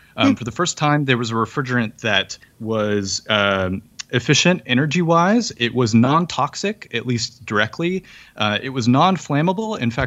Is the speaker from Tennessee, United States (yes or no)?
yes; Memphis, Tennessee, United States; I grew up in Memphis, Tennessee, where summers were very hot, not uncommon to be in the 90s with 100% humidity.